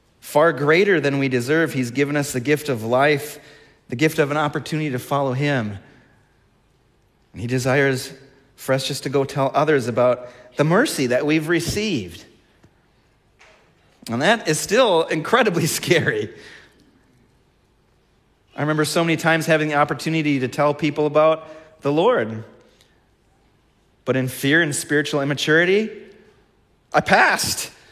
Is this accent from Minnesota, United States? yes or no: yes; Blaine, Minnesota, United States; I'm from the area. You know, I grew up in Blaine.